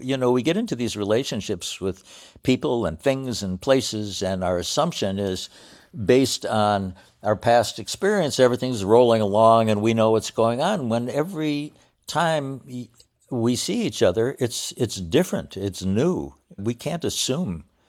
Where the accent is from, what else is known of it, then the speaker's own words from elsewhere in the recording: United States; I think it's because I'm an American. And in America, we don't take time to enjoy and appreciate life.